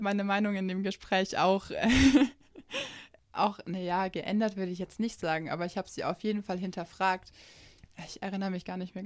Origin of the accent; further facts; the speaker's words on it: Germany; born there; in mir als gebürtige Deutsche